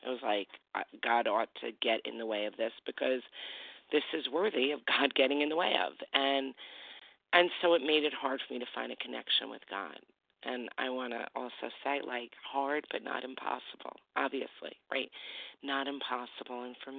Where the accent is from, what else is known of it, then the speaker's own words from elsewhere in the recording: New York, United States; I come from New York, from the beautiful Hudson Valley region of New York.